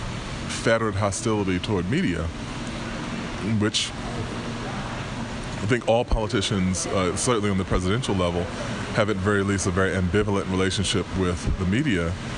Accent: New York, United States; and I'm a New Yorker, native New Yorker

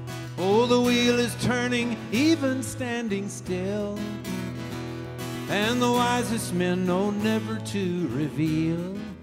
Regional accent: Lubbock, Texas, United States; So I'm from Lubbock, Texas, and I went to Lubbock High School.

